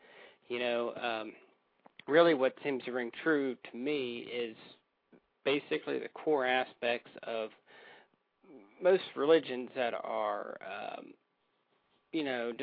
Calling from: West Virginia, United States; I'm calling from West Virginia.

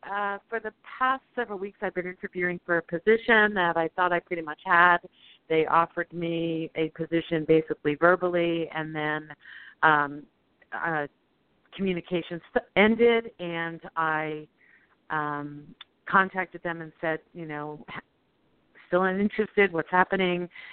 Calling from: Colorado, United States; Oh, Colorado.

